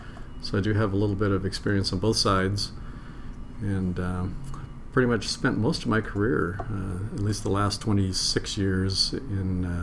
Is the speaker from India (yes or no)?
no; Seattle, Washington, United States; I'm one of perhaps the few Seattle natives, born and raised in Seattle, schooled in Seattle, law school locally